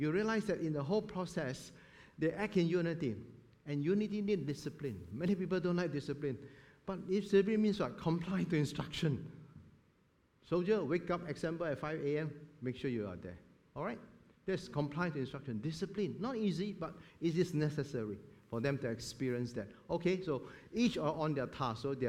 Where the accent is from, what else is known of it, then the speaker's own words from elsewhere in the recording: Singapore; Being Singaporean, I think we can relate even better, right?